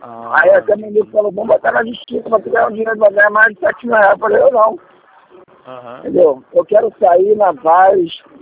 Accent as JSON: {"language": "Portuguese", "town": "Nilópolis", "region": "Rio de Janeiro", "country": "Brazil", "said": "Eu sou de Nilópolis."}